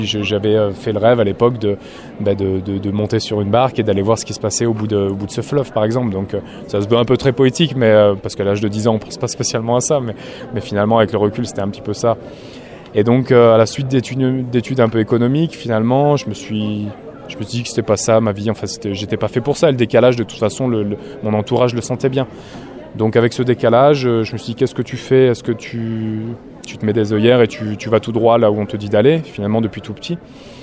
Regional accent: Rouen, Normandy, France; Je suis originaire de la Loire, de Rouen exactement, issu d'une famille modeste. Mes grands-parents travaillaient dans les bonneteries, parce que Rouen était une grande ville de textile il y a bien, bien longtemps.

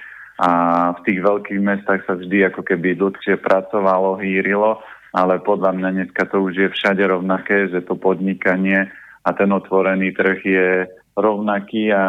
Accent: Žilina Region, Slovakia; To je také oravské počasie, lebo ja som z Oravy

